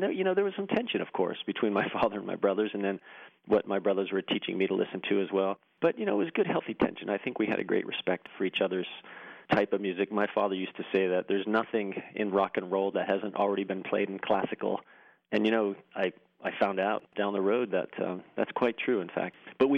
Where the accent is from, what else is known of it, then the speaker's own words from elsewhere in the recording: Dallas, Pennsylvania, United States; also born or lived in Wilkes-Barre / Plains; And so I grew up in Dallas, Pennsylvania, or more properly, as one of my friends from high school would say, in Fernbrook. So I was raised in Fernbrook and was there for 18 yea